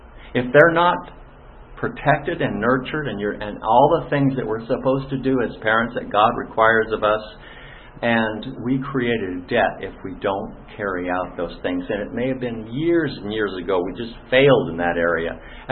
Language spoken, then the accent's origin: English; Bloomington, Indiana, United States; born there; I was born in Bloomington Hospital, Indiana.